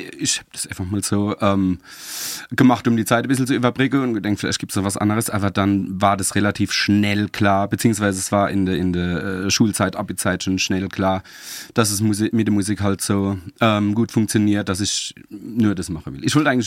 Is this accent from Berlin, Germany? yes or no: no; Leimersheim, Rhineland-Palatinate, Germany; also born or lived in Speyer; Und dann bin ich born and raised, wie der Franzose sagt, in Lämersche, Leimersheim zu Hochdeutsch.